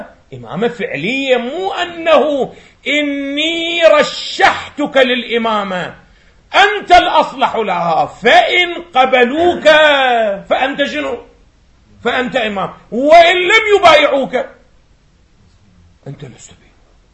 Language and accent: Arabic; Iraq; وهذا حدث عندنا في العراق